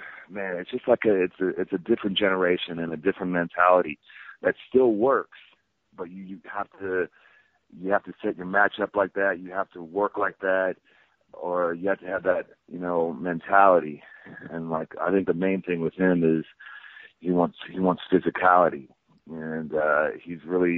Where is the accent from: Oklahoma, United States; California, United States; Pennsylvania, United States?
Oklahoma, United States; You know, growing up in Oklahoma, my high school team was, like, a very renowned, very good